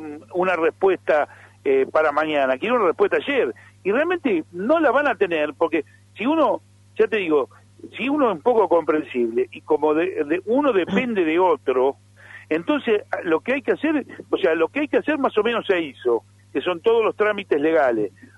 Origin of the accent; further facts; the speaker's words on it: Mar del Plata, Buenos Aires Province, Argentina; Ejemplo, yo soy de Mar del Plata.